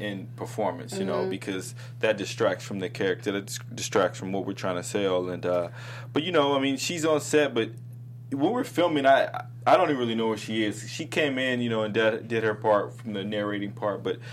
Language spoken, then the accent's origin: English; Kentucky, United States; I was raised in Kentucky. You know, I'm a gentleman.